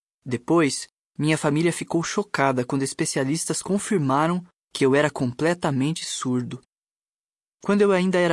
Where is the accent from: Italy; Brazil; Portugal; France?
France; Portuguese is a second language; na França, onde eu cresci, usar a língua de sinais na escola era absolutamente proibido.